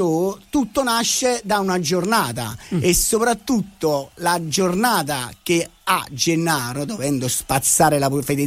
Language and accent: Italian; Naples, Campania, Italy; born there; Ovviamente, sono nato a Napoli, anche se non ho mai avuto i soldi per viverci a Napoli, quindi sono un provincialotto.